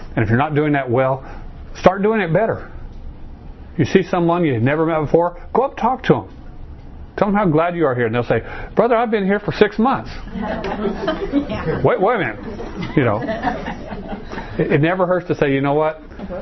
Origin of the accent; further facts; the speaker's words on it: Arizona, United States; And I was raised in Arizona, so I don't deal with this color stuff very well.